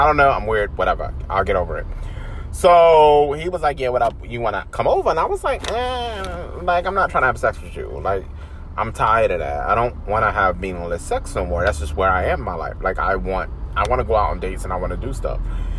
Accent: Jacksonville, Florida, United States; Because I'm originally from Jacksonville.

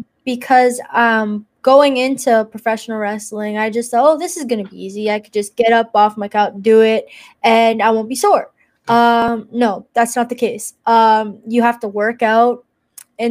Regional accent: Malton, Ontario, Canada; because I'm from Malton, Ontario, yeah, Canada.

